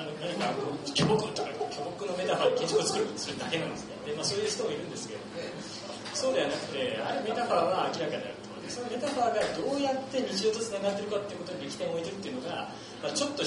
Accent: Tokyo, Japan; 東京から来ると、まあ、その東京郊外の出身ですから、まあ、それこそ飯がまずいところですよね。

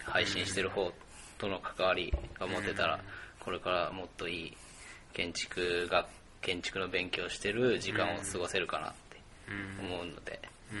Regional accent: Annaka, Gunma, Japan; 確か僕群馬県の安中市ってところ出身なんですけど、

